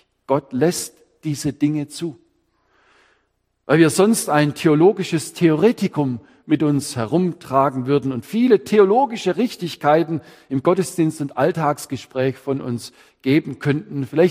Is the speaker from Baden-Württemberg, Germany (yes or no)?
yes; Baden-Württemberg, Germany; Könnte sagen, als Schwabe